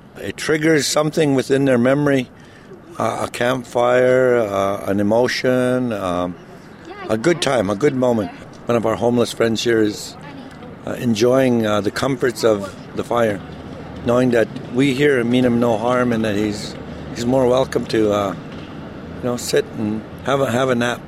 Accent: Peguis First Nation, Manitoba, Canada; I come from Peguis First Nation in the heart of Manitoba.

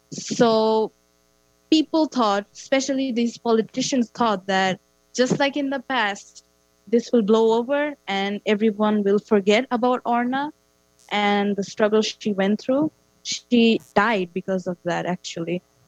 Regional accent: Bangladesh; English is a second language; now in Canada; I have been studying in Canada for the past 2 years. I am from Bangladesh.

